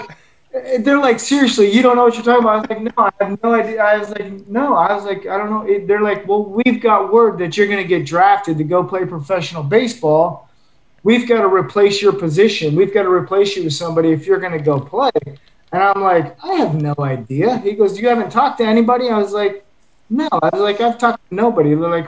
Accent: Canada; sir, I'm Canadian.

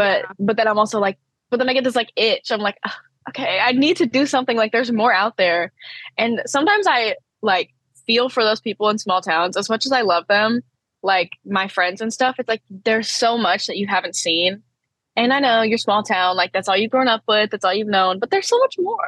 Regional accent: Tennessee, United States; now in Florida, United States; Like, I'm down here in Florida and I'm like, where is all the mountains? Because, you know, I'm from Tennessee.

